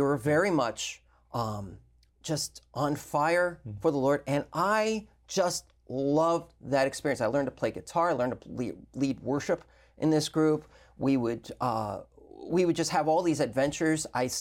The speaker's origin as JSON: {"language": "English", "town": "New York City", "region": "New York", "country": "United States", "tie": "born or raised there", "said": "And I grew up in New York City, so I had Jehovah's Witnesses everywhere"}